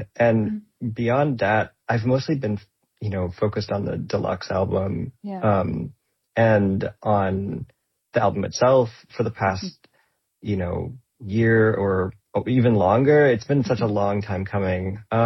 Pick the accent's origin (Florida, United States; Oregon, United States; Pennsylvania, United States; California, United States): Oregon, United States; now in New York, United States; I'm from Oregon originally, and now I live in New York.